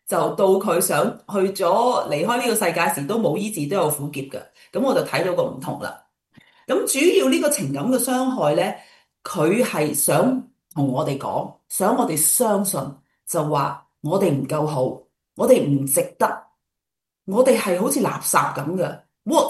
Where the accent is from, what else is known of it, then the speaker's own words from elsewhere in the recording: Chaozhou, Guangdong, China; 咁我哋潮州人咧就系、是、相信一样嘢咧，仔就好，女就唔好嘅